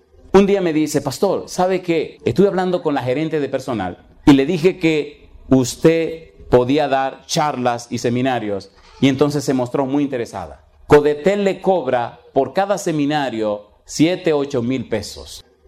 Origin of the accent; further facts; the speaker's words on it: Dominican Republic; Hace algunos años llegamos a una ciudad a trabajar que se llama Puerto Plata. Es una ciudad turística en mi país.